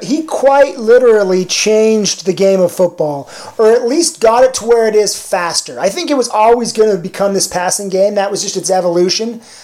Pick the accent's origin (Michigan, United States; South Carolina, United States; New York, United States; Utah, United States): Utah, United States; I mean, in the youngest ages of elementary, growing up in Salt Lake County.